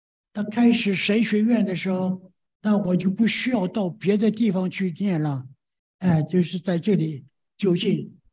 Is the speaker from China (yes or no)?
no; Taiwan; OK， 我是祖籍是山东，呀，后来我们就到了这个台湾去了，所以最后我从台湾来。我人生里头有很长的一段，因为我们信耶稣，就是我家里边都是信耶稣。